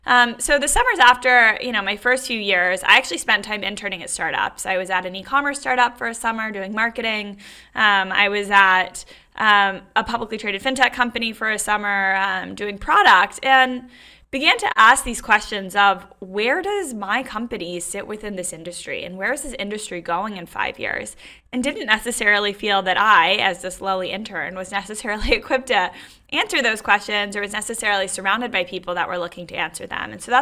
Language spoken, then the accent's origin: English; North Carolina, United States; I grew up in the Southeast. I grew up in North Carolina. And my parents were a little bit unconventional.